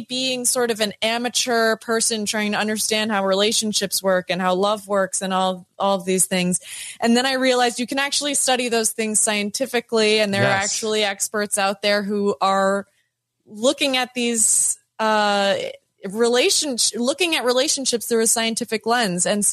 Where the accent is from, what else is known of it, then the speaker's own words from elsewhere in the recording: Pittsburgh, Pennsylvania, United States; you know, I'm from Pittsburgh. So that's like Pittsburgh people.